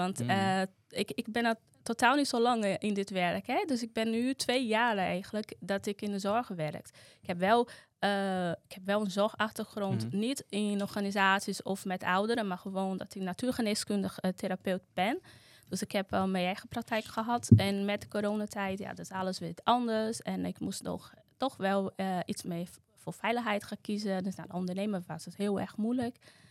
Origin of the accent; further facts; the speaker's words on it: Brazil; Dutch is a second language; now in Netherlands; Bij ons in Brazilië worden mensen met dementie, die zijn onderdeel nog steeds van de maatschappij.